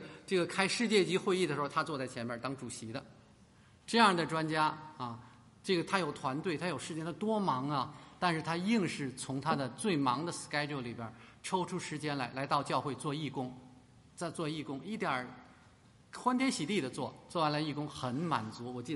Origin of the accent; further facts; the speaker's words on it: Beijing, China; 就说我的老家北京城吧